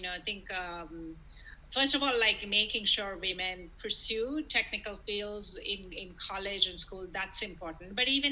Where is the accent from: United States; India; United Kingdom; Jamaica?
India; moved away; I came from India, I loved color, I loved jewelry.